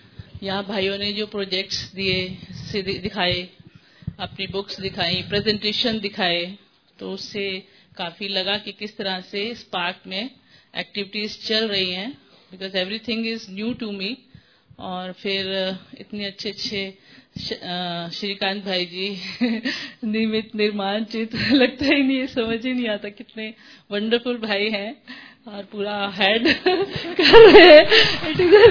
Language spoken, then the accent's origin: Hindi; Delhi, India; मैं हिमाचल से नहीं हूँ, मैं दिल्ली से हूँ